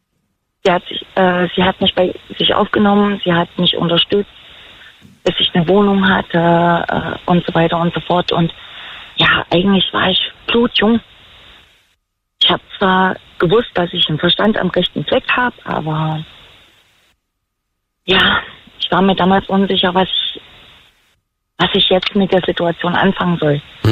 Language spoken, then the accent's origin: German; Eisenach, Thuringia, Germany; Ich komme ja aus dem Herzen von Deutschland, also tatsächlich aus dem Herzen, sprich Eisener.